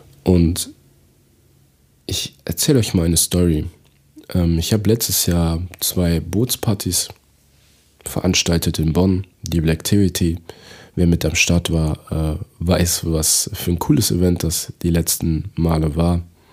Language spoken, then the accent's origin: German; Togo; ich war natürlich auch in Afrika, in meiner Heimat in Togo